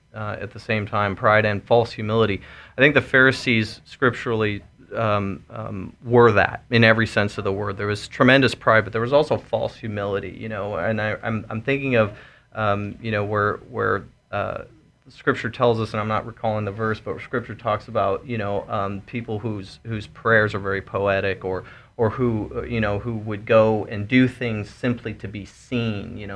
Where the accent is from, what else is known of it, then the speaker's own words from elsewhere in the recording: United States; Now the world's sending missionaries to us, which is very sad and disheartening as an American